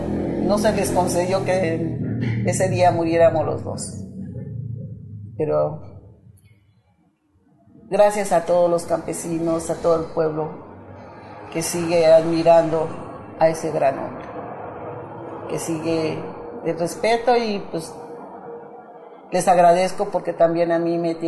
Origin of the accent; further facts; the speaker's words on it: Ciudad Madera, Chihuahua, Mexico; moved away; ya fui a Ciudad Madera, yo creo de haber tenido como unos 35 años cuando yo empecé a volver a ir a mi pueblo